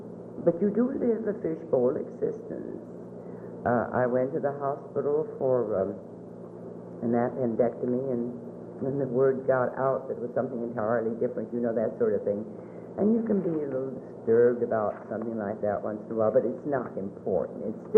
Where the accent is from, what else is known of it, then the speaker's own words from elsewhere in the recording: Chicago, Illinois, United States; Now, I came from Chicago with three brothers, and knew nothing about baseball, which was surprising because we did indulge in many sports.